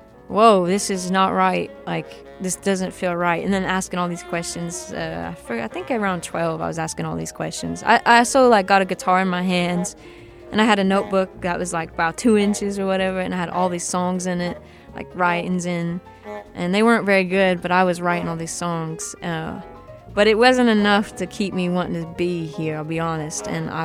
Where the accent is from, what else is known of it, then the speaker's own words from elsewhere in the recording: Kingsport, Tennessee, United States; When I was a child, I grew up in Tennessee, Kingsport, Tennessee, and you're kind of surrounded by mountains